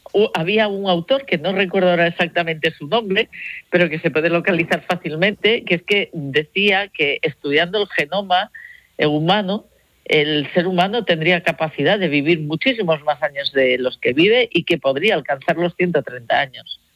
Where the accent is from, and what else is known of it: Barcelona, Catalonia, Spain; born there; now in Galicia, Spain